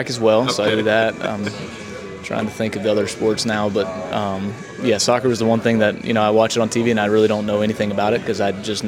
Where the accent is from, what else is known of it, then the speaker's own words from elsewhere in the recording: Florida, United States; I've always been a fisherman. I grew up in Florida. I grew up deep sea fishing.